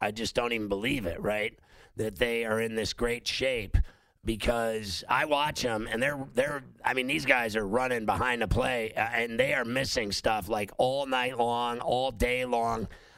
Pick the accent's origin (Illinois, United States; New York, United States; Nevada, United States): Illinois, United States; Chicago; also born or lived in Pittsburgh; So I grew up in Chicago and Pittsburgh. They both suck.